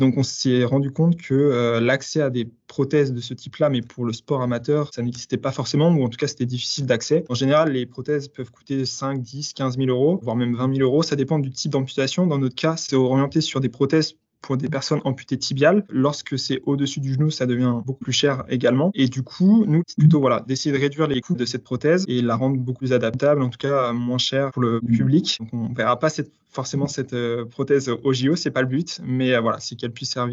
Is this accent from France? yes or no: yes; Brittany, France; j'ai 23 ans aujourd'hui, je suis originaire de Bretagne